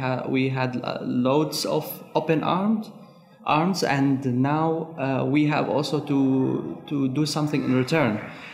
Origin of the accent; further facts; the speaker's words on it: Aleppo, Aleppo Governorate, Syria; English is a second language; moved away as an adult; now in Germany; I'm from Syria, Aleppo.